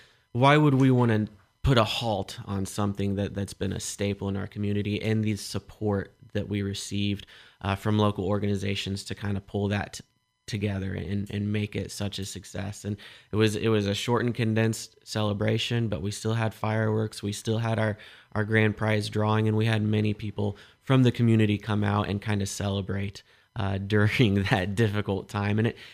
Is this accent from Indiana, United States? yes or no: yes; Brazil, Indiana, United States; I grew up here in Brazil, so I know how important the 4th of July celebration is as a child, right?